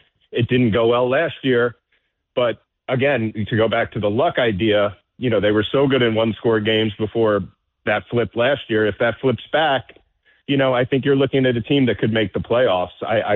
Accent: New York, United States; I'm a New Yorker, and I still haven't quite come off my hangover from the Knicks yet.

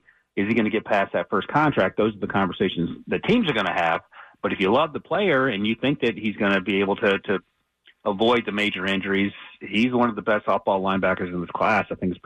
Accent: Buies Creek, North Carolina, United States; I'm originally from Buies Creek, home of the Fighting Camels.

